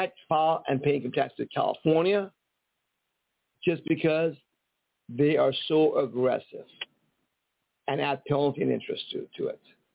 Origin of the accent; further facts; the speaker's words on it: Iran; now in United States; I'm from Iran. At age 16, she's married. And then my mom married at age 17, engaged at 16. And my grandma's at age 14 in Iran, back in the old days.